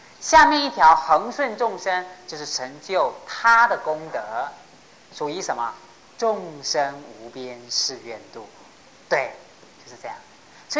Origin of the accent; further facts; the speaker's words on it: China; 就是我们中国人讲的见贤思齐焉呐。